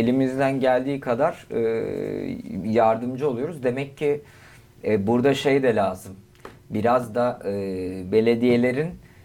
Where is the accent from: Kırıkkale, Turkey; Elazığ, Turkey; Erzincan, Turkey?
Elazığ, Turkey; Ben aslen Elazığlıyım ama hanım o taraflı olunca demek ki bende bir hanım köylülük var.